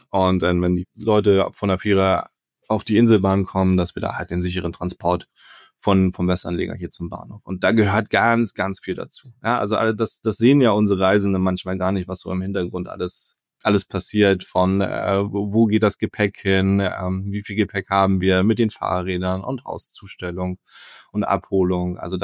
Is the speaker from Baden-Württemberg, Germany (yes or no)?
no; Hamburg, Germany; Ich bin tatsächlich im Hamburger Hafen und Umgebung groß geworden.